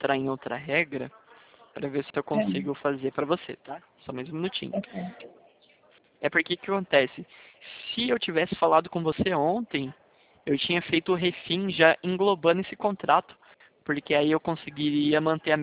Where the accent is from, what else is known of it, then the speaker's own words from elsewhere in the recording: Caraguatatuba, São Paulo, Brazil; Eu cresci em Caraguá, estudei no Ipiranga, aí eu vim para São José agora.